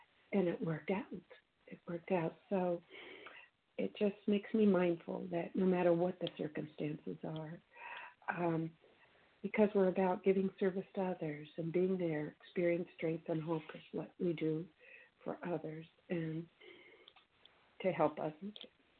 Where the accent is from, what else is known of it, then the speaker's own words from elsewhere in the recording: Chicago, Illinois, United States; from Chicago.